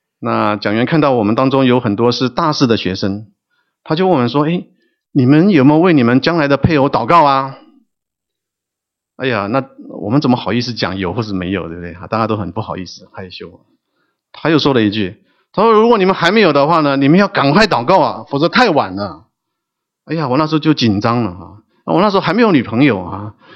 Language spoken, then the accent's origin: Chinese; Taiwan; 我从台湾来啊，台湾来的大家都知道